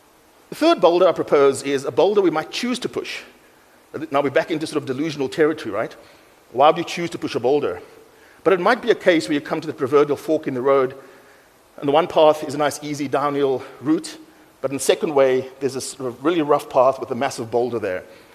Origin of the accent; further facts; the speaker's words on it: Mitchell's Plain, Western Cape, South Africa; So I grew up in Mitchell's Plain